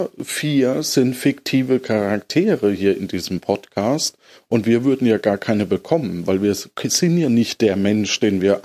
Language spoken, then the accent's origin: German; Germany; Auch ich als Deutscher?